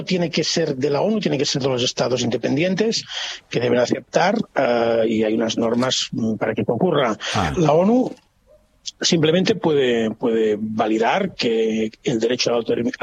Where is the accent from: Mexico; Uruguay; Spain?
Spain; Catalonia; nosotros somos ciudadanos españoles, ¿no? Los catalanes que queremos la independencia.